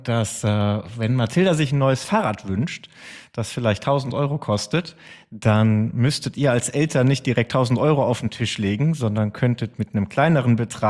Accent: Bonn, North Rhine-Westphalia, Germany; also born or lived in Norway; Ich bin in der Hauptstadt aufgewachsen, in Bonn damals. Mhm. Und bin also überwiegend im Rheinland zur Schule gegangen, bin aber auch zwischendurch mal in Norwegen eingeschult worden, dann wieder zurück in Bonn.

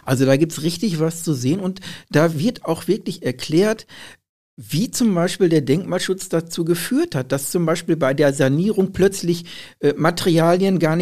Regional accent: Marl, North Rhine-Westphalia, Germany; Also ich bin ja in Mahl geboren, aufgewachsen.

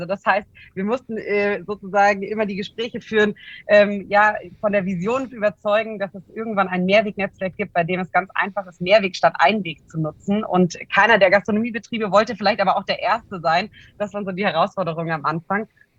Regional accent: Munich, Bavaria, Germany; Ich bin gebürtige Münchnerin. Meine Eltern kommen aber aus dem schönen Allgäu. Und ich habe aber fast mein ganzes Leben hier in München verbracht

